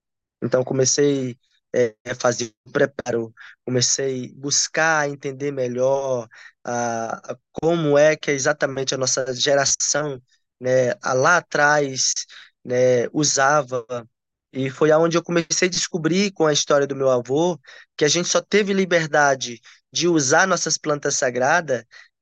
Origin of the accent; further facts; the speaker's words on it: Acre, Brazil; do povo Huni-Kun aqui do estado do Acre, e aonde nós somos espalhados em seis regiões do estado